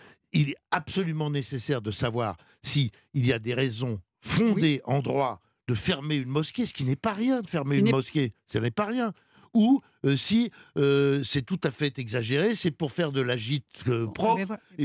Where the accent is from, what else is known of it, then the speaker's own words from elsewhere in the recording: France; Et chez nous, en France, aujourd'hui